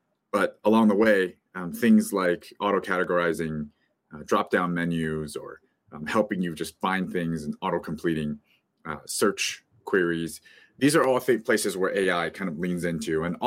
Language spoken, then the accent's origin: English; Columbus, Ohio, United States; So my academic background, I grew up in Columbus, Ohio, and went to undergrad at the Ohio State University. So just down the street from my childhood home.